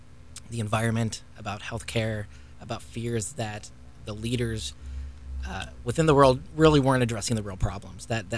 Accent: Santa Maria, California, United States; You know, I'm from Santa Maria, California. My dad, you know, grew up in a house with a dirt floor. My mom was adopted. So we came from not much, but we built into a middle class life.

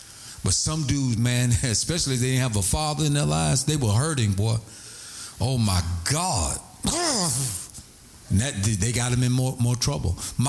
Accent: Florida, United States; I could handle it because I was from Florida. I was used to mosquitoes and stuff like that.

